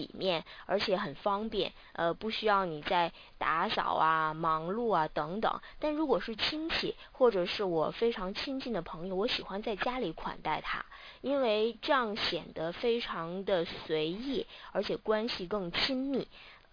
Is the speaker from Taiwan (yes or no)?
no; China; 作为一个中国人，我们在小学的时候就学过很多鲁迅的小说